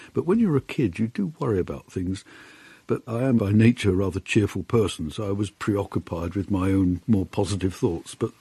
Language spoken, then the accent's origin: English; England, United Kingdom; born there; I was born just outside London.